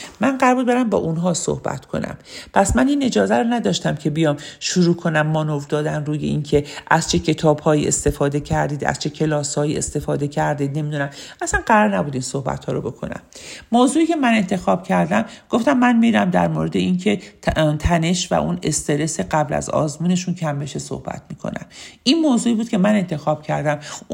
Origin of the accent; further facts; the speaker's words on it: Rameshe, Iran; born there; گفتم بچه ها من رامشه به دنیا اومدم، چند نفرتون رامشه رو میشناسید؟